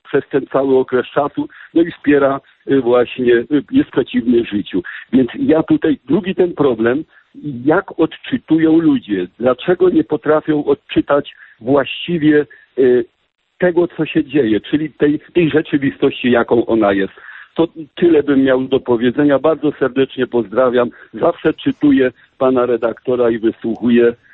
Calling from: Chicago, Illinois, United States; Ja z Chicago.

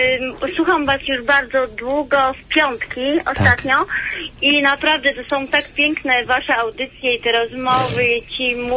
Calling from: Warsaw, Masovian Voivodeship, Poland; Ja w tym momencie jestem w Warszawie, ja jestem z Dołchobyczowa

